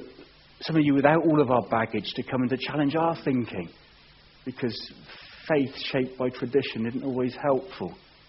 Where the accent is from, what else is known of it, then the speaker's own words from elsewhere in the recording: England, United Kingdom; Because we're English. Yeah, we're English, but, well, not all of us are, but some of us are English, and some of us are Southern English, which is even worse.